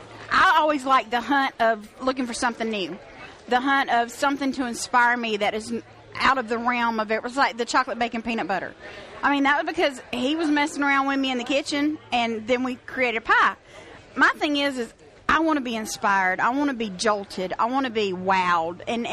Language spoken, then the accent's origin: English; Florida, United States; I was raised in the Panhandle of Florida.